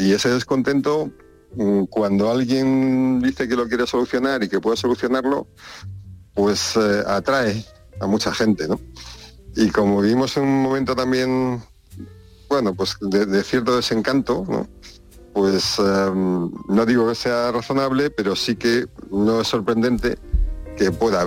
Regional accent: Spain; este es un problema que tenemos nosotros como españoles

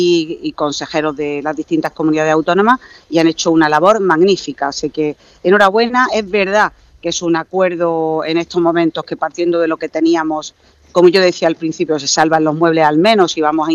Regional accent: Almería, Andalusia, Spain; especialmente en Andalucía, en mi tierra, en Almería

